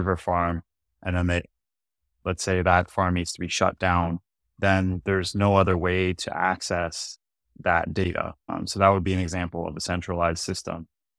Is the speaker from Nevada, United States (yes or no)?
no; California, United States; So yeah, I grew up in Silicon Valley area.